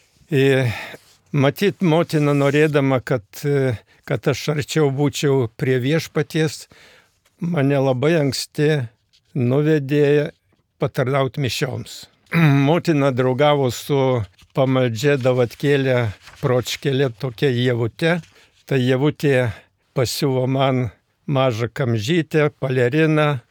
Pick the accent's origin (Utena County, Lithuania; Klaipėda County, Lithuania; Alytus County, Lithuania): Alytus County, Lithuania; Gudonys; Gimiau ir augau Dzūkijos kaime, kuris vadinasi Gudonys, o parapija Krikštonių.